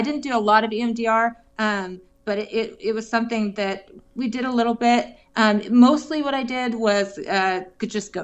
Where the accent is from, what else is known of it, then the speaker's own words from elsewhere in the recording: Massachusetts, United States; Oh, yeah. I grew up in Massachusetts.